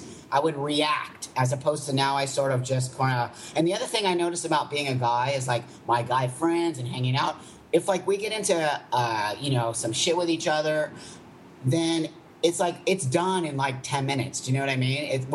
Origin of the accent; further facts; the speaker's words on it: California, United States; Well, I grew up in California, but my mom was from West Virginia.